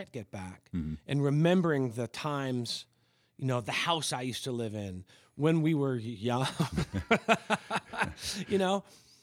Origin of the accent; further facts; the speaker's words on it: Parkland, United States; Yeah, so growing up in Parkland, one of the things